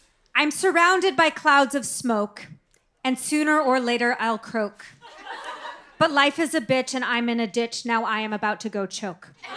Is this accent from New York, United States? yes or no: no; San Diego, California, United States; Thank you. I'm from San Diego, California.